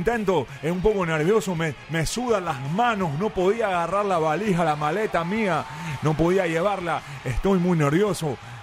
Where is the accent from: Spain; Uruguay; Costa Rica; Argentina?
Argentina; Buenos Aires; born there; en realidad nací en Pompeya